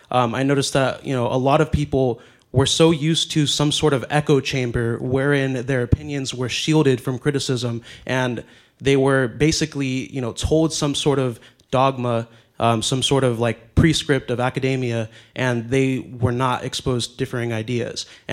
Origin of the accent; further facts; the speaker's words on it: Sacramento, California, United States; born there; Yeah, so I was born in Sacramento, you know, the capital of California.